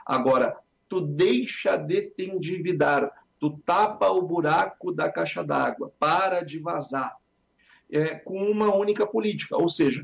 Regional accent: Brazil; eu, como brasileiro, não pretendo sair daqui e pretendo passar o resto da minha vida aqui.

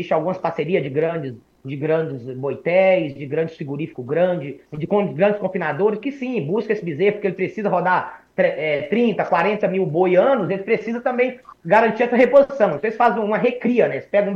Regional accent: Bahia, Brazil; also born or lived in São Paulo; Meu avô é mineiro, minha avó é mineira. Então, assim, eu fui criado por mineiros, mas na Bahia.

